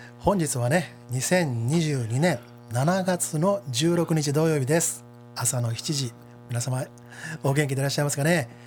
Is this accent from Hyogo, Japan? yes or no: yes; Kobe, Hyogo, Japan; moved away; 僕はね、神戸から来ましても15年以上になるんですけどね